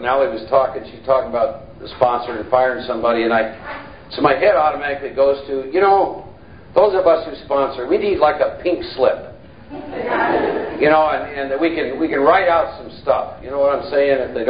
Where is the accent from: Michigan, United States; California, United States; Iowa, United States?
Iowa, United States; I was born and raised in the Midwest, a state called Iowa. Lived on a farm for the first 10 years of my life